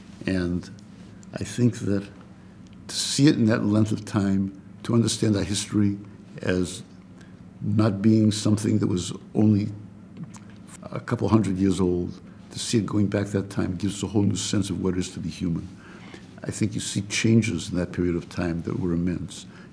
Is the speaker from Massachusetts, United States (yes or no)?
yes; Boston, Massachusetts, United States; When I was a kid, I grew up in Boston, and there was this house in our neighborhood that was owned by the Field Sisters.